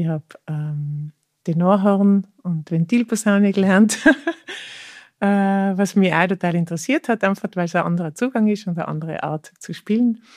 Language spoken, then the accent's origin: German; Innsbruck, Tyrol, Austria; born there; Ich bin geboren in Innsbruck in einer Familie mit 5 Kindern.